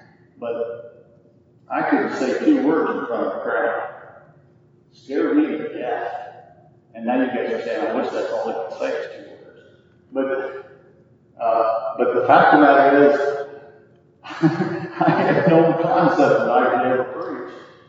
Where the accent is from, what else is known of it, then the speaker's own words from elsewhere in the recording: Missouri, United States; I'm from Missouri. I grew up in Missouri. I'm a show me person.